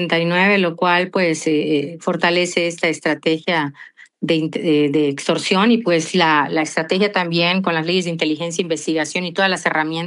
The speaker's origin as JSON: {"language": "Spanish", "country": "Mexico"}